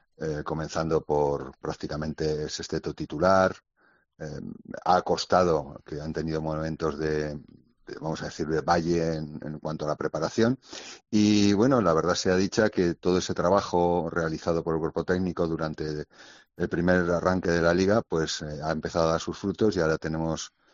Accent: Zaragoza, Aragon, Spain; Zaragoza, que al fin de cuentas también es mi tierra y yo soy de Zaragoza y me siento muy, muy, muy orgulloso de estar aquí.

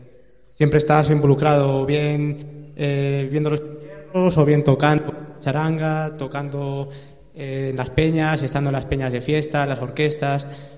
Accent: Madrigal, Spain; Yo tengo 21 años y soy de aquí de Madrigal siempre, el único que ahora estoy yendo fuera.

